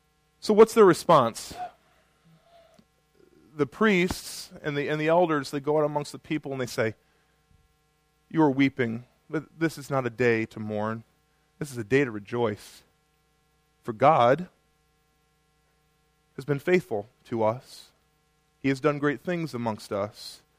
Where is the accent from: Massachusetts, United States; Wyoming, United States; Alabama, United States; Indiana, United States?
Indiana, United States; Middlebury; I grew up in Middlebury, so I have a kind of a sense of what this means.